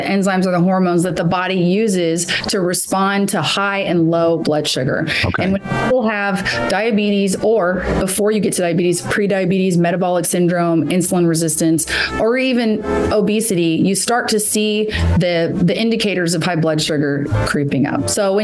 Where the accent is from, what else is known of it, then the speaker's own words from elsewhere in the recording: Kentucky, United States; I am from Kentucky, so I say